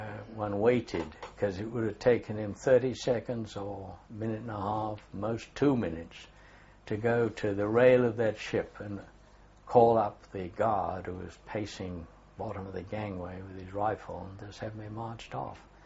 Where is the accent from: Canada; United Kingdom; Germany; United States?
United Kingdom; England; I'm English and so on.